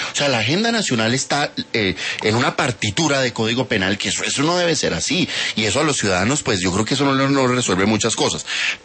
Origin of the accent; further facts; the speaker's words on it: Colombia; yo sí quiero insistir en que hablemos como colombianos de otras cosas menos aburridoras